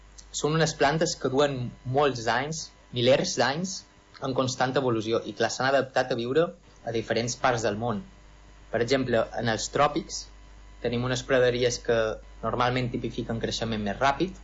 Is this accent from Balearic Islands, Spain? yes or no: yes; Balearic Islands, Spain; jo sóc de Balears, i aquí hi ha una extensió molt gran de praderies marines